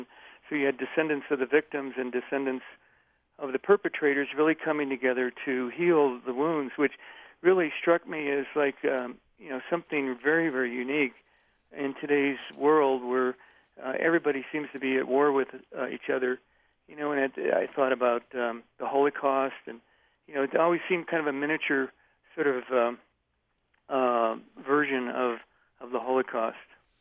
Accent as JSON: {"language": "English", "region": "Ohio", "country": "United States", "moved": "as an adult", "said": "Well, you know, I'm from Ohio originally and came to teach here in 1978."}